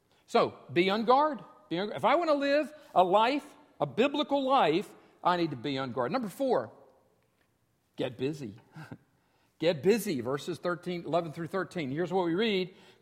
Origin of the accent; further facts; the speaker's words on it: North Carolina, United States; The church I grew up in North Carolina got split right down the middle over a theological issue that was not an essential.